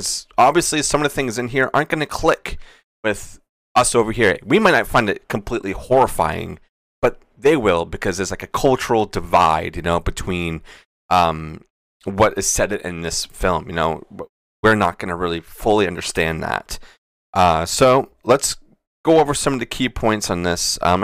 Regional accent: United States; But that's me being an American here.

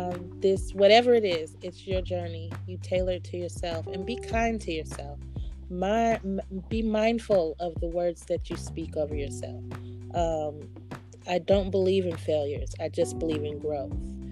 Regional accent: Oakland, California, United States; and I'm thinking Oakland because that's where I'm from. Gotta take it back to my hometown.

